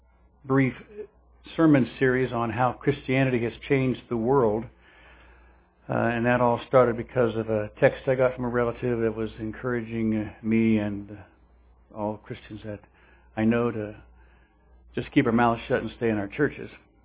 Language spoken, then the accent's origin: English; Parkersburg, West Virginia, United States; born there; I was born in St. Joseph's Hospital in Parkersburg.